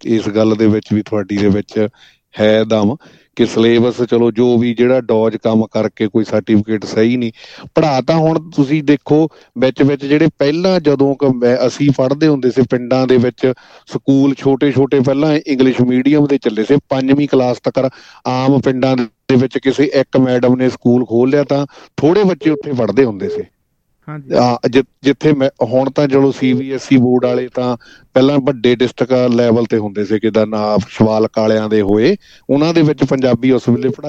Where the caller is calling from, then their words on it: Australia; ਮੈਂ ਆਸਟ੍ਰੇਲੀਆ ਤੋਂ ਬੋਲਦਾ ਜੀ